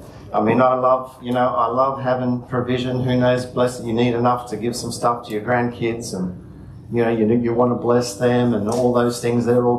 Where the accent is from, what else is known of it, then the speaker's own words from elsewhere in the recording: Australia; Well, I'm an Australian citizen.